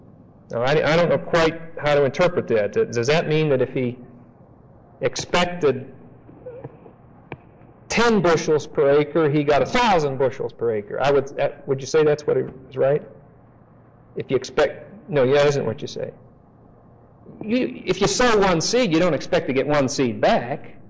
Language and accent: English; Denver, Colorado, United States; I'm from Denver. You've probably never heard of it. It's a place that when you fly from Los Angeles to New York, you sort of fly over it. There's a state there called Colorado.